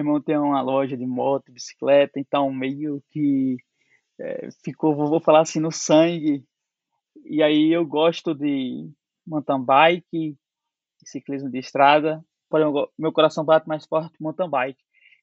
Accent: Northeast Region, Brazil; como eu falei, eu sou nordestino, eu gosto de ler.

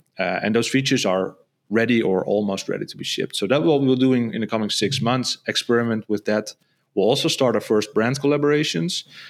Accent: Friesland, Netherlands; I'm from the Netherlands and I'm from the northern part of the Netherlands, which is called Friesland.

